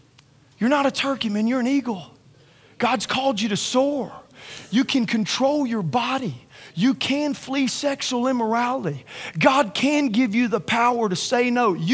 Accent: Louisiana, United States; You know, I'm from Louisiana, and in Louisiana, I've never been, but I have several friends that go turkey hunting.

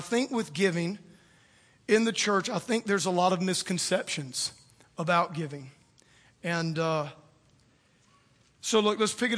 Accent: Louisiana, United States; I mean, I'm from South Louisiana. It was like Mardi Gras, but except with the beads, it was money.

